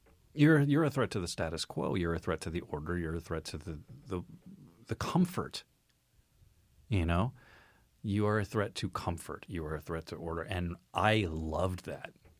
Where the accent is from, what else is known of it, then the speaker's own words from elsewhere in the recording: Texas, United States; growing up in Texas and watching that shit happen on the ground with Rove and W and everything